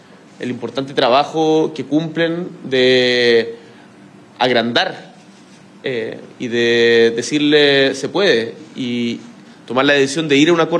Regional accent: Magallanes and Chilean Antarctica, Chile; en Magallanes, de donde vengo, el Cardenal Zamoré es muy importante

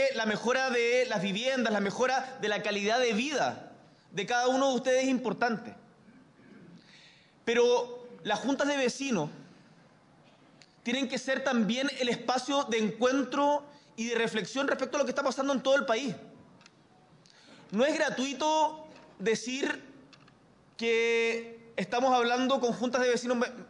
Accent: Punta Arenas, Magallanes, Chile; now in Santiago, Chile; yo soy de Punta Arenas. En Punta Arenas yo estaba asociado a la Junta de Vecinos de la Fitzroy, en el Barrio Sur.

